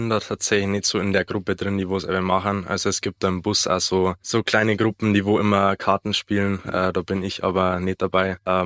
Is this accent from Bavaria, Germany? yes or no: yes; Traunstein, Bavaria, Germany; born there; gebürtiger Traunsteiner, 19 Jahre alt.